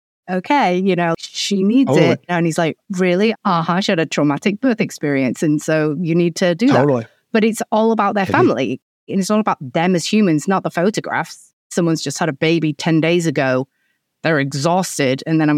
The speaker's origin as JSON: {"language": "English", "country": "United Kingdom", "accent": "English", "said": "I think like my English accent's Mary Poppins"}